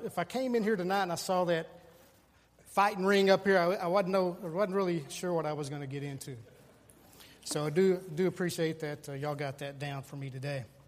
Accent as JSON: {"language": "English", "town": "LeRoy", "region": "New York", "country": "United States", "tie": "born or raised there", "said": "I grew up in Leroy under the tutelage of Reverend Dr. Gardner Ellis."}